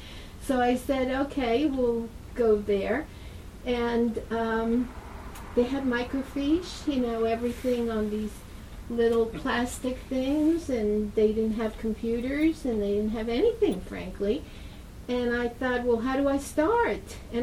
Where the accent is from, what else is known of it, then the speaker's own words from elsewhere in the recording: East Coast, United States; And I mind you, I'm from the East Coast, and words like "you're the one," you know.